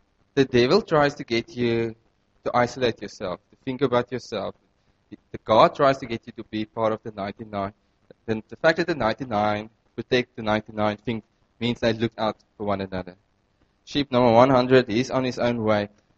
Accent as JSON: {"language": "English", "region": "Northern Cape", "country": "South Africa", "said": "I come from the Northern Cape."}